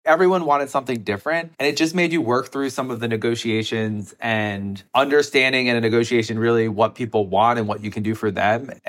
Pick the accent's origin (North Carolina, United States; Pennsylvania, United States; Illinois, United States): Pennsylvania, United States; I am from Bucks County, Pennsylvania.